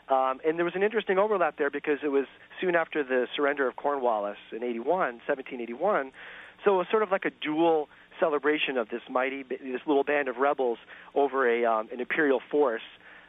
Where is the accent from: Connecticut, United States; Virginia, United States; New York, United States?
Connecticut, United States; Growing up in Fairfield County, there weren't a lot of Jews in our neighborhood.